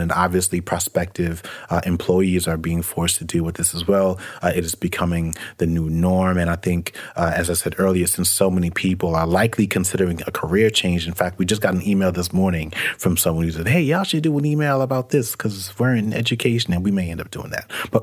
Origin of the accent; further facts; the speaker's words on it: Atlanta, Georgia, United States; also born or lived in New York City area; When I was younger, we moved from the New York City area to Atlanta, but that's pretty much it. Now, when we were in the Atlanta area, we bounced around quite a bit, just trying to find places that were affordable until we were able to get settled.